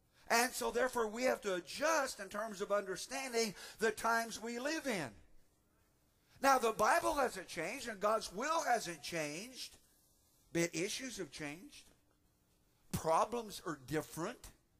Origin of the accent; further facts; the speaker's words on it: Indiana, United States; It was a novel to me because where I grew up in Indiana, we had a blackboard.